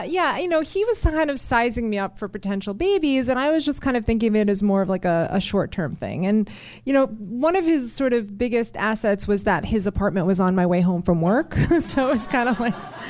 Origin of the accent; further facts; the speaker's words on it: New York, United States; I grew up in New York and I had actually just had gotten back from Europe